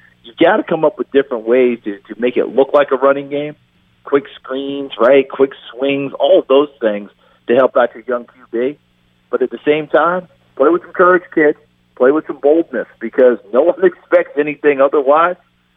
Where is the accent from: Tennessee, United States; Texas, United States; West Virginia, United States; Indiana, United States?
Tennessee, United States; born there; I was born in Carter County. I was born in Carter County Hospital, which is right there. And I was born at the old one. I think Jason was at the new one. So we're both Betsy boys.